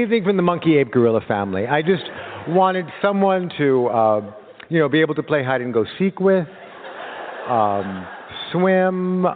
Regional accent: Los Angeles, California, United States; born there; I was born in Los Angeles in a house in a canyon that was in a nest of palm trees that casted these thin, unmoving shadows like prison bars. It was very California Gothic. I am very California Gothic.

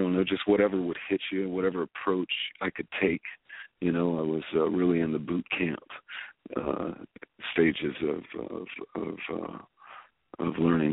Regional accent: Waveland, Mississippi, United States; Well, I grew up in South Mississippi, a little town called Waveland in Hancock County.

